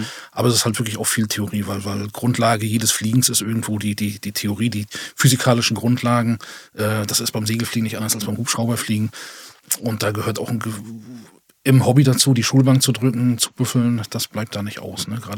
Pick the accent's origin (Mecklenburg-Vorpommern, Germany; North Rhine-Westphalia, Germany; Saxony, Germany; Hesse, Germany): Mecklenburg-Vorpommern, Germany; Güstrow; also born or lived in Rostock; Ich bin gebürtiger Güstrower, hier geboren, aufgewachsen, kurz mal in Rostock, mittlerweile aber seit Jahren wieder hier.